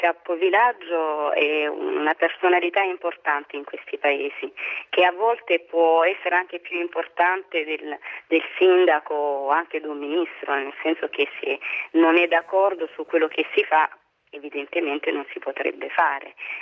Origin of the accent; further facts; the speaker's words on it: Burundi; Io vengo dal Burundi ed è un paese povero